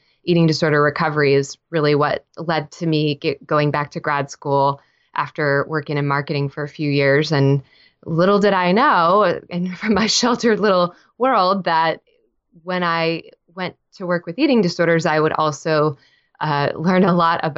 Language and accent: English; Texas, United States; now in Nashville, United States; So I moved to Nashville 5 years ago. I'm a Texan born and raised.